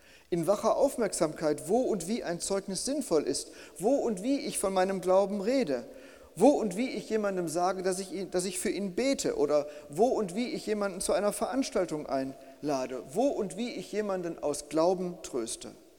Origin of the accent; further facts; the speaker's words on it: Bielefeld, North Rhine-Westphalia, Germany; wenn es nicht in meiner Heimatstadt Bielefeld